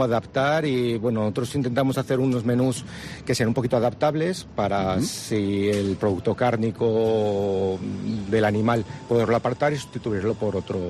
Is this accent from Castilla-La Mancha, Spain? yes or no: no; Tauste, Aragon, Spain; Soy de un pueblo de Zaragoza, Tauste. Estudié en Tauste, en Zaragoza, en diseño industrial y de interiores.